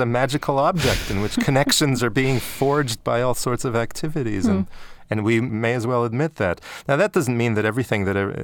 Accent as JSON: {"language": "English", "country": "Canada", "tie": "born or raised there", "said": "growing up in Canada, after a while, it became almost normal that, you know, a lot of Canadians were hyphenated Canadians."}